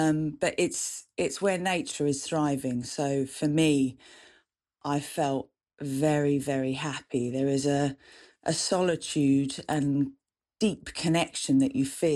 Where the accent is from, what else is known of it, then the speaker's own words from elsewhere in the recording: Braintree, East of England, United Kingdom; also born or lived in Chelmsford / Brightlingsea; I'm being an Essex girl, born in Chelmsford, I grew up in Braintree, and then I moved to Brightlingsea, and I've spent much of my life living there. It's coastline.